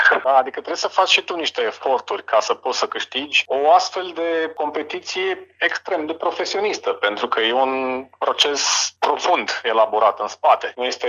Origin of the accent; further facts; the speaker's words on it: Piatra Neamț, Neamț County, Romania; now in Tulcea, Romania; Delta fiind motivul pentru care eu m-am stabilit la Tulcea, fiind tulcean prin adopție. Eu provin din Piatra Neamț.